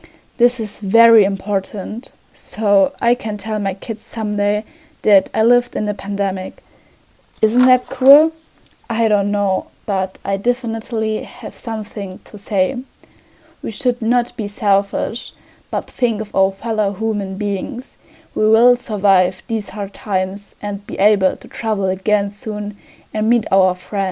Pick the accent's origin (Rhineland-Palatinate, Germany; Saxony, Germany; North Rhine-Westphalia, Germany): Saxony, Germany; Leipzig; English is a second language; 14 years old, and I'm from Leipzig.